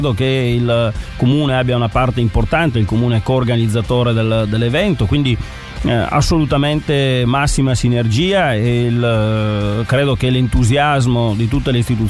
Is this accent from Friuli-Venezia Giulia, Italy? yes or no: yes; Trieste, Friuli-Venezia Giulia, Italy; da cittadino, da triestino, sarei felicissimo